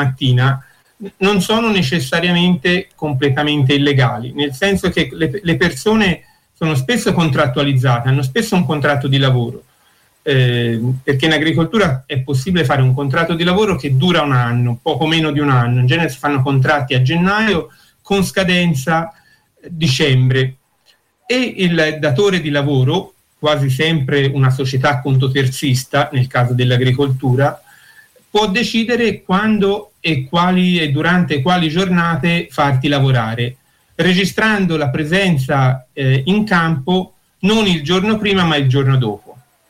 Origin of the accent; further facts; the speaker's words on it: Colle di Val d'Elsa, Tuscany, Italy; Io sono di Colle Valdezza